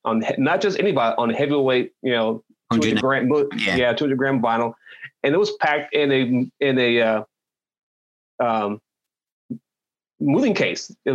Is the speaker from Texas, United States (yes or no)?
yes; Texas, United States; And I just moved back to my hometown here in Central Texas just late last year